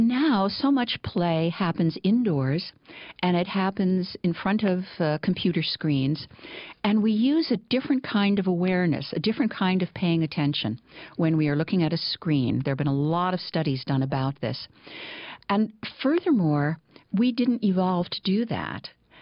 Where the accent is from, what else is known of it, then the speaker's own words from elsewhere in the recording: Illinois, United States; And for me, too, I grew up in rural Illinois. It made a huge difference.